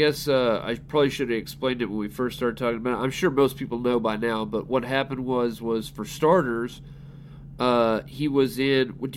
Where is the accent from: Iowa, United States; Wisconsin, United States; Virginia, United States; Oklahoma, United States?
Oklahoma, United States; I know the feeling, except I'm just from Oklahoma instead.